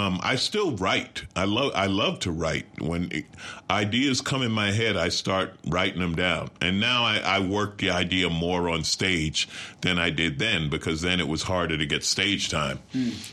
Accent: New York, United States; now in Los Angeles, United States; I said, man, I grew up in New York. I live in L.A. If I was a rapper, I have to shoot myself.

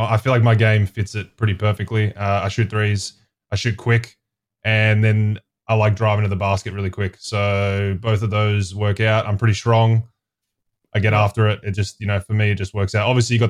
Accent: Melbourne, Victoria, Australia; Melbourne.

